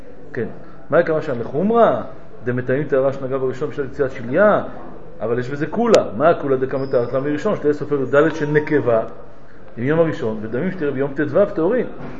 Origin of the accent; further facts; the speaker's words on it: France; זה אני, תמיד. אני צרפתי